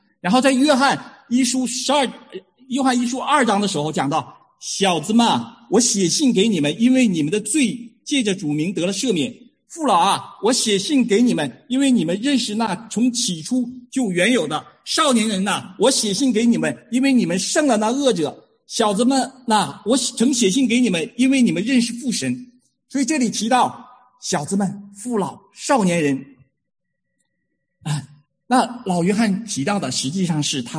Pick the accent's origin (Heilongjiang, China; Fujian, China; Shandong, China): Heilongjiang, China; now in United States; 我是东北人，我小时候在黑龙江长大，所以我那时候我知道是寒冷是什么样的啊。